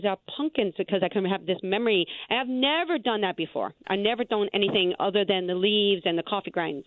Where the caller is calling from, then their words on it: North Wilmington, Delaware, United States; I am from North Wilmington, Delaware.